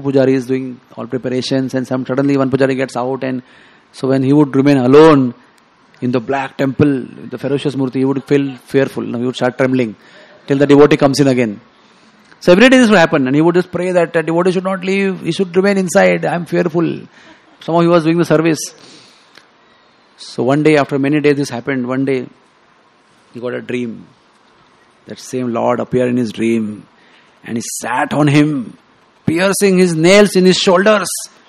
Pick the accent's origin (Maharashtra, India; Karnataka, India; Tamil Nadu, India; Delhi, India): Karnataka, India; Mangalore; We have my hometown in Karnataka, in Mangalore.